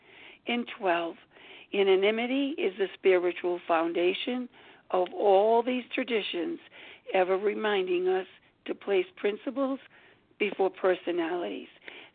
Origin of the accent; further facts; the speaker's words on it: Rhode Island, United States; I am from Rhode Island